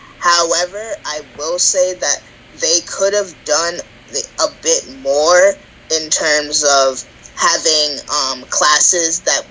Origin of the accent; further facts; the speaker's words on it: New Jersey, United States; a roommate who literally thought I was going to do physical harm to her as she slept because I was from North New Jersey.